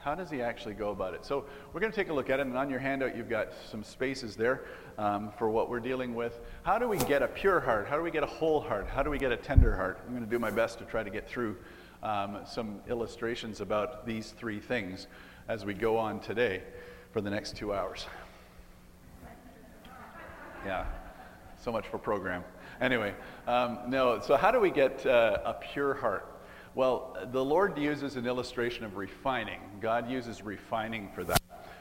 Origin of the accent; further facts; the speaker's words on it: Sudbury, Ontario, Canada; so we grew up in Sudbury